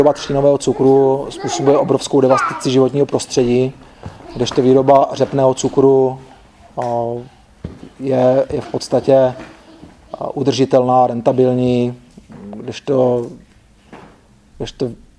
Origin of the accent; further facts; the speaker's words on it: Vsetín, Zlín Region, Czechia; My jsme od Vsetína. My jsme od Vsetína, bydlíme na vesnici na takové polosamotě